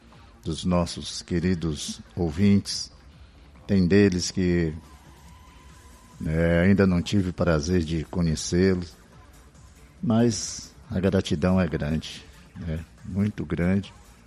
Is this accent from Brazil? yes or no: yes; Brasileia, Acre, Brazil; Lá de Brasileia, minha terra querida, minha terra natal.